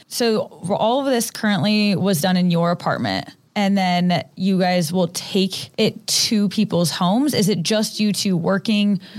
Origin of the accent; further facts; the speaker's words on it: United States; And as an American, I feel like we just ooh and awe over that.